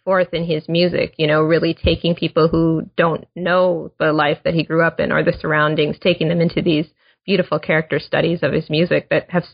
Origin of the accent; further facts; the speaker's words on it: Minnesota, United States; So I grew up in Minnesota, so I'm hoping you can defend this a little to me.